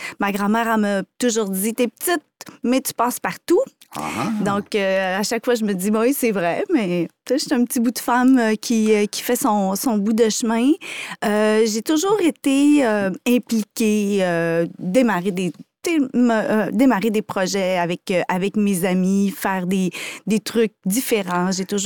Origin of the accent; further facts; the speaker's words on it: Lac-Saint-Jean, Quebec, Canada; Je suis originaire du Lac-Saint-Jean, donc je n'avais pas les mêmes facilités qu'une ville.